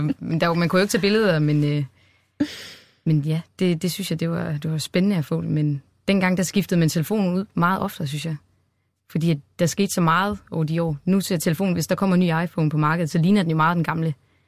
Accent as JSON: {"language": "Danish", "region": "West Jutland", "country": "Denmark", "moved": "yes", "lives_now": "Copenhagen, Denmark", "said": "nu er det jo ikke så mange år siden, jeg flyttede til København. Jeg er jo fra Vestjylland"}